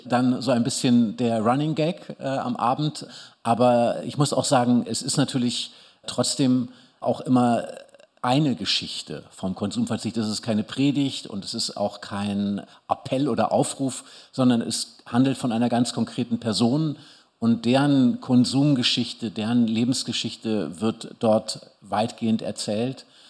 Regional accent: Germany; Es war eine Zeit, wo man, wenn man als Deutscher irgendwo ins englischsprachige Ausland kam, immer noch so ein bisschen sofort mit den Nazi-Klischees konfrontiert wurde

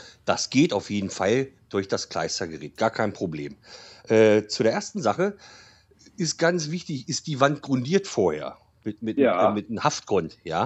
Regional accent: Detmold, North Rhine-Westphalia, Germany; born there; Helmstedt und in Rinteln, Detmold, da wo ich geboren bin.

